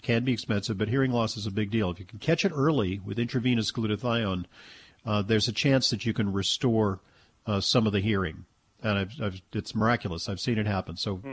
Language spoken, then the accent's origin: English; New York, United States; unfortunately, in my home state of New York